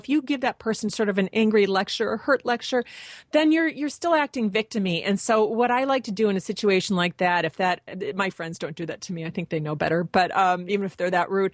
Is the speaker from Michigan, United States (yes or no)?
yes; Michigan, United States; now in Venice, United States; On my cute little street here in Venice, California, I'm a Midwesterner, but I moved here because there are palm trees and it's warm all the time. I'm from Michigan.